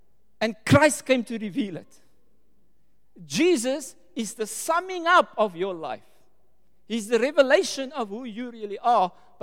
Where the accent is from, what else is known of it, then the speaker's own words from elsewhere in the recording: Mitchell's Plain, Western Cape, South Africa; also born or lived in Stellenbosch; There's more to me than just, I'm coming from Mitchell's Plain, born in Stellenbosch. This is my history.